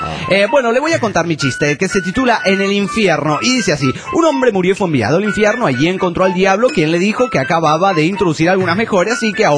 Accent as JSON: {"language": "Spanish", "town": "Monterrey", "region": "Nuevo León", "country": "Mexico", "said": "de Monterrey, Nuevo León, México"}